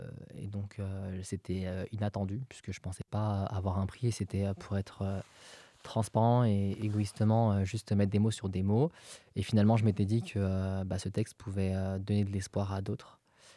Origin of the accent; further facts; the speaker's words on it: Lyon, Auvergne-Rhône-Alpes, France; donc je suis lyonnais d'origine.